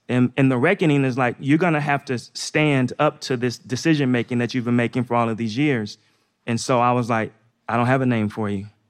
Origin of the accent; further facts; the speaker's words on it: Northeast, United States; So I grew up in the Northeast. I played basketball just like all the other kids when I was young.